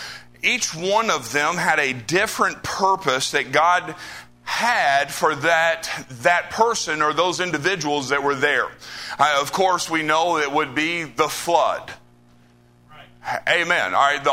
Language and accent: English; Tennessee, United States; I'm not polished. I'm from Trailer Parkville, Tennessee, amen. All right, I rode on a church bus when I was 10 years old.